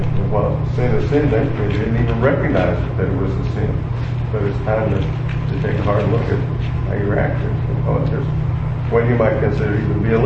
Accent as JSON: {"language": "English", "region": "the South", "country": "United States", "tie": "born or raised there", "said": "growing up in the South, people didn't question racism"}